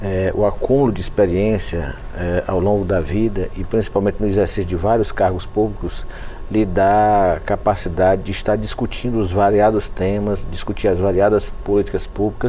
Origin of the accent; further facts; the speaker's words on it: Parnaíba, Piauí, Brazil; lá na prefeitura de Parnaíba, que é minha terra